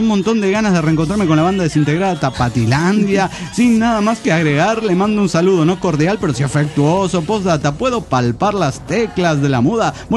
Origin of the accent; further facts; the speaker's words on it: Phoenix, Arizona, United States; de Phoenix, Arizona.